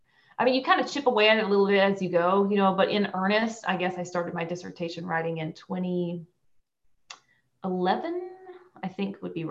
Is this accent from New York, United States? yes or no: no; Arkansas, United States; I'm originally from Conway County.